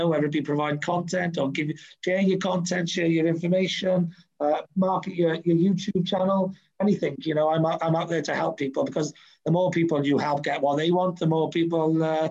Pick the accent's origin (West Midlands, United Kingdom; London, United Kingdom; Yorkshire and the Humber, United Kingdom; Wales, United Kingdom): Wales, United Kingdom; I'm a mad, passionate Welsh sports fan and just Wales fan.